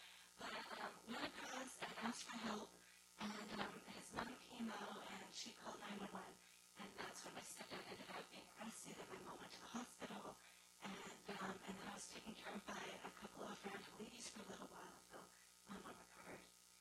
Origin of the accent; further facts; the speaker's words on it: Japan; now in Canada; I was born in Japan and came to Canada at a young age.